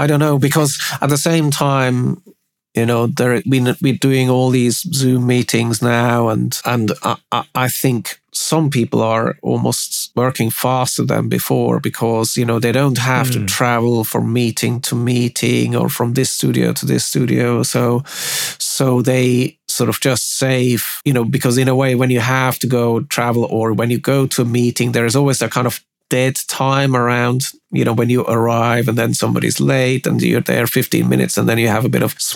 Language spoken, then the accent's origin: English; Zurich, Switzerland; I grew up in Zurich in Switzerland.